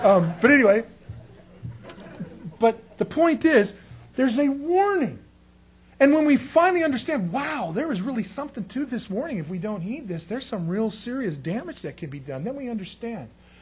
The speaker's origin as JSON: {"language": "English", "town": "San Diego", "region": "California", "country": "United States", "tie": "born or raised there", "also_born_or_lived": "Escondido", "said": "One time, a long time ago, when I grew up in San Diego or Escondido, we used to go out to the desert and drive out there"}